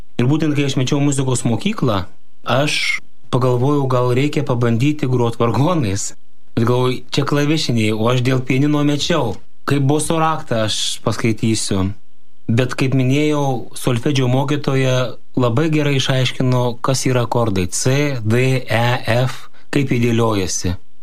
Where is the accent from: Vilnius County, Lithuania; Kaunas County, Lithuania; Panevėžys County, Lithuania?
Kaunas County, Lithuania; Prienai; aš kilimė esu iš Prienų